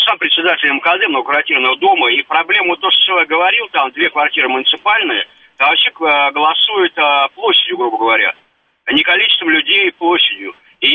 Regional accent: Moscow Oblast, Russia; я сам не из Москвы, я из Подмосковья.

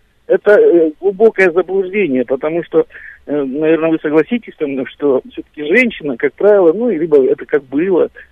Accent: North Caucasus, Russia; я, соответственно, ну, как и я, родился и вырос на Северном Кавказе

